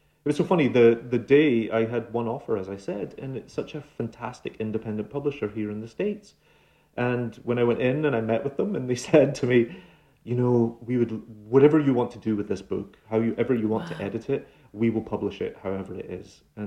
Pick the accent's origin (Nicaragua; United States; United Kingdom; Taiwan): United Kingdom; Scotland; it sometimes fries people's minds that I'm Scottish and American now, that I sort of straddle these two things because it's an intersection.